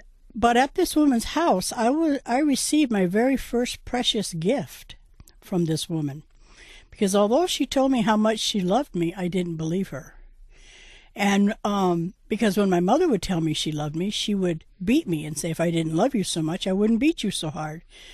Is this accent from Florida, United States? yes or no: no; Plattsburgh, New York, United States; I grew up in Plattsburgh, New York, to a very wealthy family.